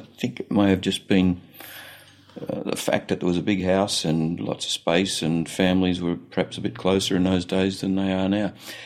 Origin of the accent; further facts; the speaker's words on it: Elsternwick, Victoria, Australia; born there; So I was born in Elsternwick at Hopetoun Hospital, I believe, but I could have that wrong.